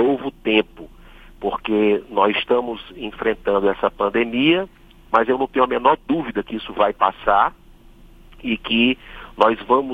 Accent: Ceará, Brazil; especialmente que estão na minha terra abençoada, querida, que é o Ceará.

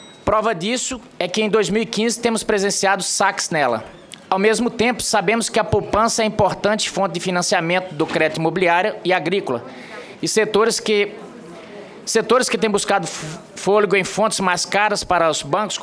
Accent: Mato Grosso, Brazil; também sou do estado do Mato Grosso e estamos aqui representando as angústias ali daquele estado.

